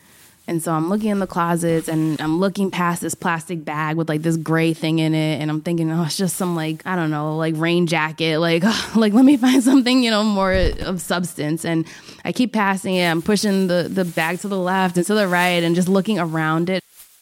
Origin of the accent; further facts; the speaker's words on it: Boston, Massachusetts, United States; now in New York City, United States; I currently live in New York City, and I'm originally from Boston.